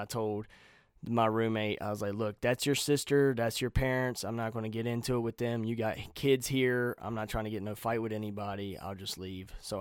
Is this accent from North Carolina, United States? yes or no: yes; Rocky Mount, North Carolina, United States; also born or lived in Wilson; now in Elkton, United States; I'm from Wilson. I was born in Wilson, but raised in Rocky Mount.